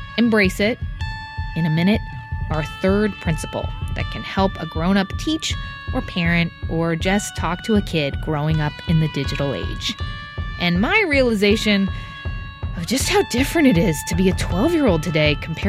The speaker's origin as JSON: {"language": "English", "region": "New Jersey", "country": "United States", "tie": "born or raised there", "said": "New Jersey, my home state."}